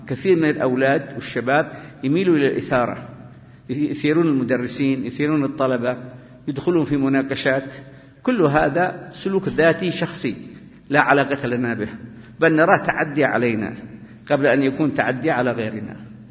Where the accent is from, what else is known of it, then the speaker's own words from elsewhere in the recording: Yemen; ونحن بلدنا اليمن، أنتم خاصة الشباب ربما لا تدركون